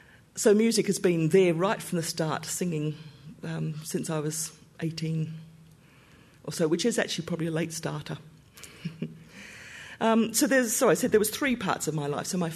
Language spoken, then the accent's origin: English; Perth, Western Australia, Australia; growing up in Perth, my father and mother were children of the war in England. No opportunities, and they left England to get opportunities for their three children, my two brothers